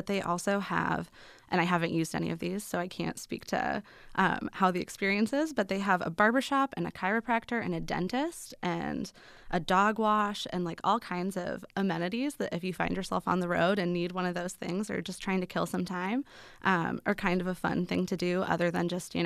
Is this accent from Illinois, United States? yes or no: yes; Chicago, Illinois, United States; So I had spent, growing up in Chicago, I do a lot of Des Moines to Chicago driving and to visit family and that kind of thing.